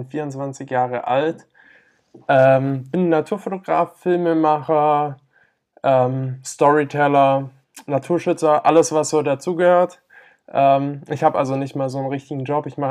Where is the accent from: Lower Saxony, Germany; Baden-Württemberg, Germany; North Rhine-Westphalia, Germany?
Baden-Württemberg, Germany; Friedrichshafen; Ich komme aus Friedrichshafen vom Bodensee, also ganz aus dem Süden Deutschlands. Und genau hier bin ich aufgewachsen